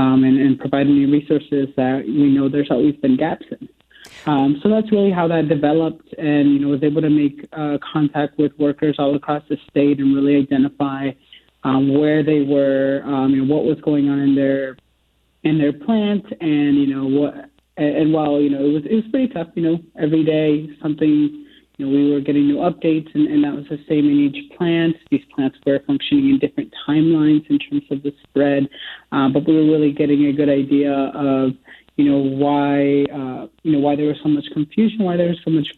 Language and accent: English; Sioux City, Iowa, United States; Growing up in Sioux City, Iowa, that's where I was born and raised. Both my parents continue to this day to work in the, meatpacking plant industry.